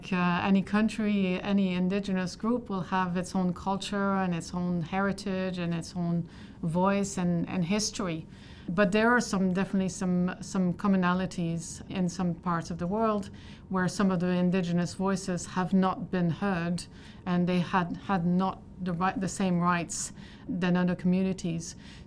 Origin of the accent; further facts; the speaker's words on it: Canada; I'm Canadian. I'm from a mixed background as well, indigenous background.